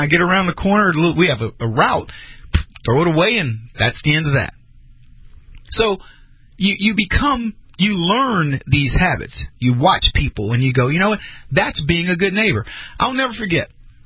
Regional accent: San Antonio, Texas, United States; growing up in the neighborhood where I grew up on Hay Street in San Antonio, Texas, there were many people that I don't want to live by.

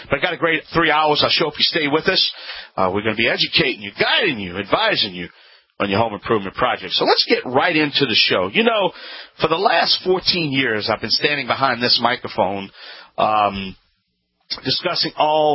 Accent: New Orleans, Louisiana, United States; it's just so great to be back in my home state, my home city, New Orleans, Louisiana. That's where I'm broadcasting all across this country from my home.

